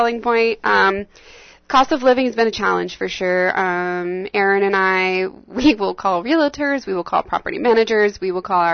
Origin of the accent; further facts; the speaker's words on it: Idaho Falls, Idaho, United States; Southeast corner. I was born and raised Idaho Falls, and then I graduated from Boise State, which is southwest corner.